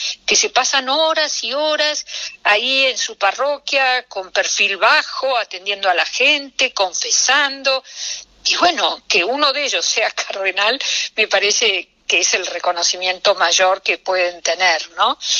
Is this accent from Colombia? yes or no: no; Argentina; como argentinos podemos estar muy orgullosos.